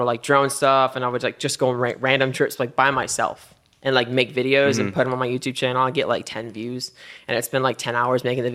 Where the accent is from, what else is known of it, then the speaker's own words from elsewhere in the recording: Houston, Texas, United States; also born or lived in Lubbock; now in Dallas, United States; I grew up in Houston, and then went to school like up until I was like 18. I was like in Houston, and then after that, I went to school at Texas Tech in Lubbock for 4 years, and then moved to Dallas